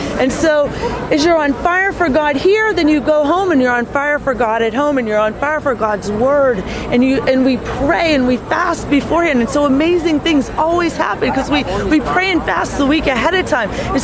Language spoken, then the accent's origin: English; Pittsburgh, Pennsylvania, United States; I'm from Pittsburgh, Pennsylvania.